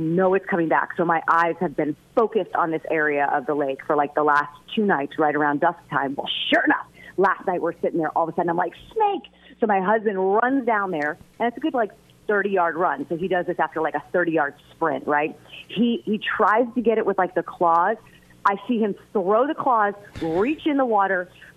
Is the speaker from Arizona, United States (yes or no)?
no; Fort Lauderdale, Florida, United States; And I grew up in Fort Lauderdale, and I never got stung by a jellyfish.